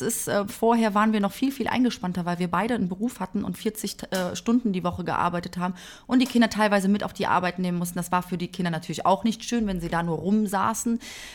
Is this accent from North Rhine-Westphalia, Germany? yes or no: yes; Cologne, North Rhine-Westphalia, Germany; Ja, ich komme aus Köln. Bin da geboren, aufgewachsen, eine echte Frohnatur.